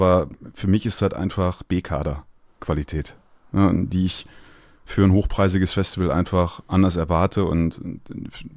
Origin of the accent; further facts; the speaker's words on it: Dinslaken, North Rhine-Westphalia, Germany; der kommt aus Dienstlaken, das ist meine Heimatstadt.